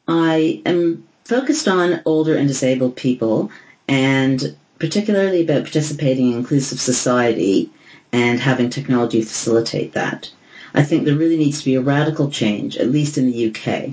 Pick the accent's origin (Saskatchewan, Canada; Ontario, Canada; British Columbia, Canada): Ontario, Canada; Toronto; now in London, United Kingdom; I live in London, England, with my beautiful husband and son, but I'm originally from Toronto.